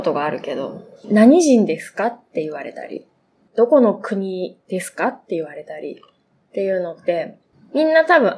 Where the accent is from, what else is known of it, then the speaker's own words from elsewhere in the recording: Shiga, Japan; 滋賀で生まれました。